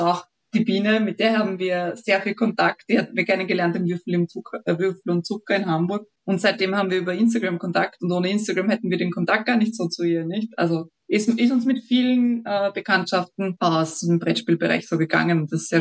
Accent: Austria; Also praktischerweise gibt es bei uns in Österreich

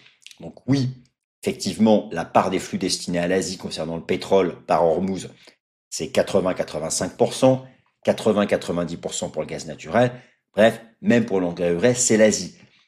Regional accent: Texas, United States; French is a second language; je vous fiche un billet comme on dit chez moi au Texas

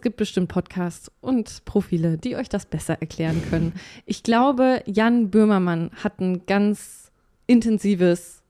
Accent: Bavaria, Germany; ich bin in Bayern groß geworden.

